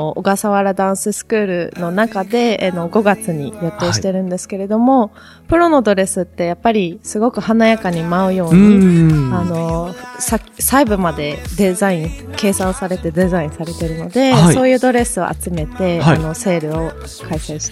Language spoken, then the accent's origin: Japanese; Kyushu, Japan; そうですね、やっぱり九州男児だからか